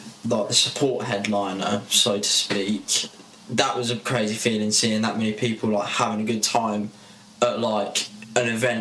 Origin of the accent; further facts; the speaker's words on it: Kettering, East Midlands, United Kingdom; You know, I'm from Ketrin, I've lived there my whole life.